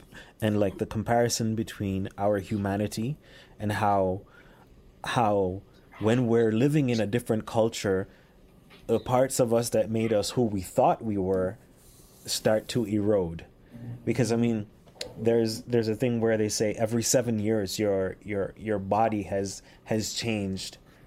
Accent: Jamaica; moved away as an adult; also born or lived in Haiti; now in Montreal, Canada; I moved here when I was 20 and I've been here in Montreal for 22 years. So I understand there's a huge difference between growing up in Jamaica and Haiti and like living here in Montreal.

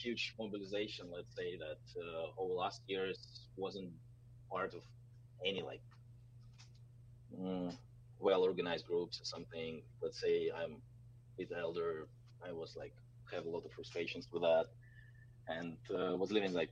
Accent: Russia; English is a second language; moved away as an adult; I grew up in Russia. Like, I'm Russian.

